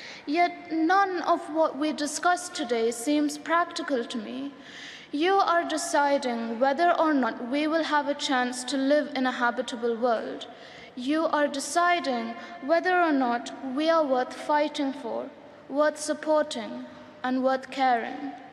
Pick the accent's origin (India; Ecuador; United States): India; I'm not just a girl from India. I'm a girl from Earth, and I'm proud to be so.